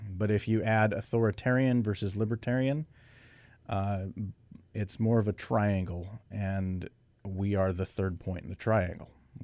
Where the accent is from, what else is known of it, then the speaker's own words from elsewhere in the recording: Pendleton, Oregon, United States; I grew up in Pendleton.